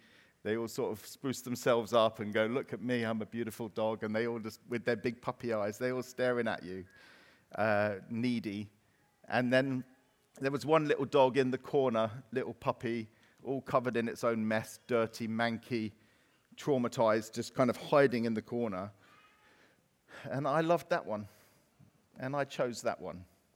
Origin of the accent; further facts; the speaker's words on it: England, United Kingdom; And I think, as English people, we struggle to comprehend the grace of God because it's not fair.